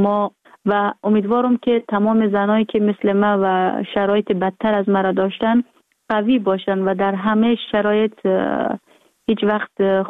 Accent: Afghanistan; now in France; بعد از اینکه از افغانستان آمدم کل روز فقط تمرین میکنم و زبان فرانسه میخونم

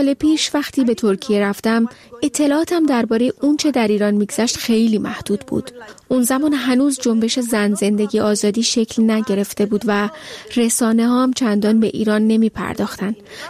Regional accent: Tel Aviv, Tel Aviv District, Israel; منم بعد از انقلاب در تل‌آویو پایتخت اسرائیل به دنیا اومدم. در شهری بسیار مدرن و باز بزرگ شدم، اما در خونه کاملا ایرانی.

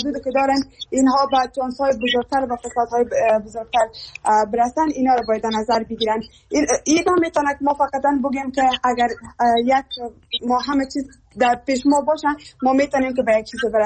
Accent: Afghanistan; همه ما یک افغان هستیم، از یک افغانستان هستیم

